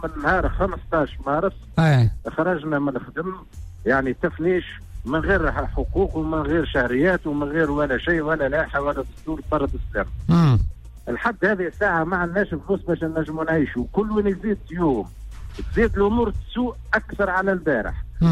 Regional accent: Tunisia; now in Egypt; احنا 120 تونسي فقط

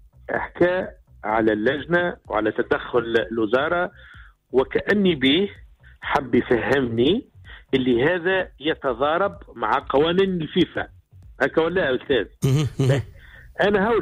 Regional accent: Tunisia; وأنا مواطن تونسي تتوفر في كل شروط الترشح

